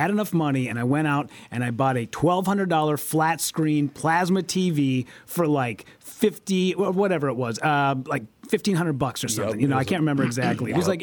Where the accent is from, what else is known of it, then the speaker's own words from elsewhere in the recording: La Crosse, Wisconsin, United States; now in Minneapolis, United States; But I do remember when I first came to Minneapolis, because I came from La Crosse, Wisconsin, we got $40 an hour.